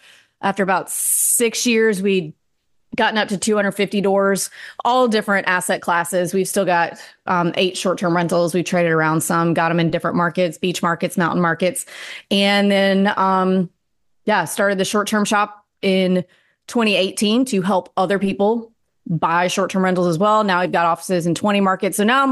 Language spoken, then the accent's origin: English; the South, United States; and I, as a Southerner dealing with other Southerners who we're in the South